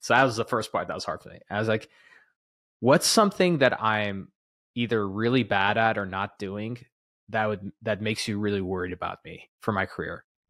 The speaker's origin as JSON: {"language": "English", "region": "Texas", "country": "United States", "tie": "born or raised there", "said": "I was doing door to door sales in the Texas heat in a suit, calling on doctor's offices in my hometown."}